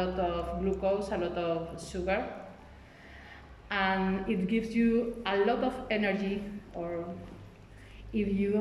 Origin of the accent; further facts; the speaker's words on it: Spain; English is a second language; I would like to begin saying that I'm from Spain, and here we have one of the best diets in the world